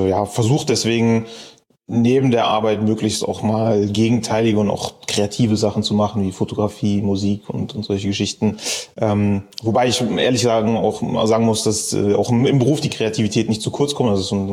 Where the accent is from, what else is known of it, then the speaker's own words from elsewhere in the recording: Bremen, Germany; born there; also born or lived in Cologne; Also ich habe da in Köln studiert. Ich komme gebürtig eigentlich aus Bremen.